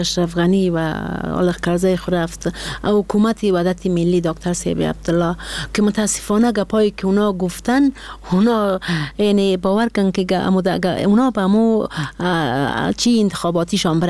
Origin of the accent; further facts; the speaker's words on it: Badakhshan, Afghanistan; ما یک کسی هستم که از بدخشان هستم.